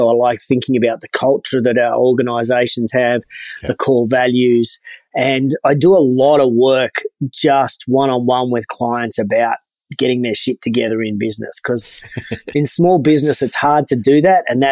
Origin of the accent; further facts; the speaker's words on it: Sydney, New South Wales, Australia; born there; also born or lived in Newcastle; I was born in Sydney and then moved to Newcastle for uni.